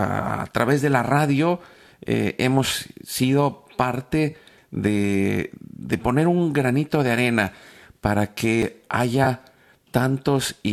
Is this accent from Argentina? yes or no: no; Mexico; les como buenos mexicanos les echamos porras